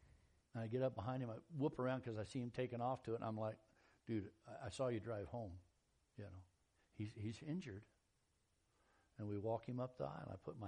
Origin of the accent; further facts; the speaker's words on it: Texas, United States; Dude, I'm from Texas.